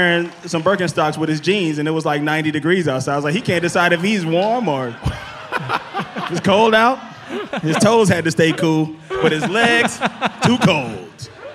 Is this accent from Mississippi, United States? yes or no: yes; Mississippi, United States; now in Los Angeles, United States; Because I also moved from Mississippi to LA.